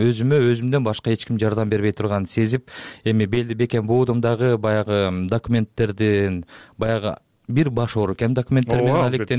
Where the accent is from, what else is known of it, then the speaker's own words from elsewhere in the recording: Toktogul, Jalal-Abad Region, Kyrgyzstan; эмне үчүн менин киндик каным тамган жерге жасабашым керек? Ошол үмүттө, анткени Токтогул бир гана Токтогул шаары же район эмес, толугу менен Кетментөө өрөөнү информациялык вакуумдун.